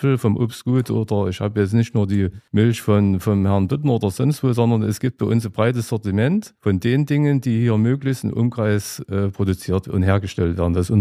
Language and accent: German; Eisenberg, Thuringia, Germany; ursprünglich komme ich aus der Eisenberger Ecke. Ich bin also im Holzland komme ich eigentlich her